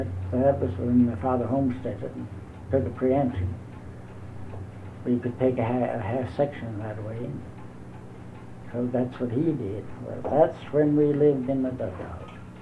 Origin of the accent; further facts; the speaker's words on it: Hanover, Kansas, United States; born there; In Hanover, Kansas. And I was born in Hanover, Kansas